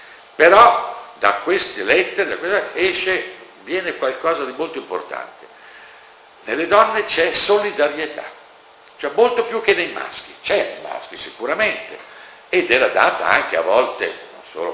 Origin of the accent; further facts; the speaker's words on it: Milan, Lombardy, Italy; moved away as an adult; now in Rome, Italy; in questi miei 20 anni di romanità, gli altri 50 sono milanesi